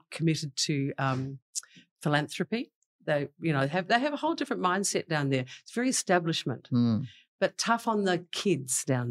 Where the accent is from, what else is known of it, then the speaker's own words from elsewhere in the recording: New Zealand; now in Australia; Well, I came here from New Zealand and arrived in 1983 with a suitcase, $600, and a kind of a dream to get on in life.